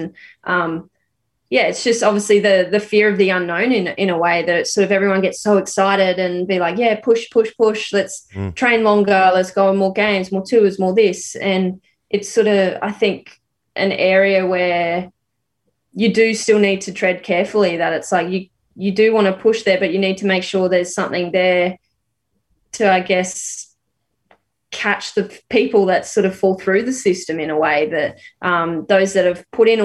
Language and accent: English; Rockhampton, Queensland, Australia; growing up in Rocky, in a regional area, sort of having to move to the metropolitan areas to excel at your sport.